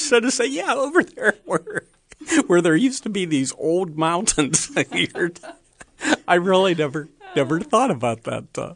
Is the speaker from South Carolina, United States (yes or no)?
no; Churchill, Pennsylvania, United States; now in Avalon, United States; I grew up in Churchill, Churchill Borough. It's sort of right where Churchill, Wilkins Township, and Turtle Creek come together. And then we now live in Avalon. Ricky and I moved there about 35 years ago.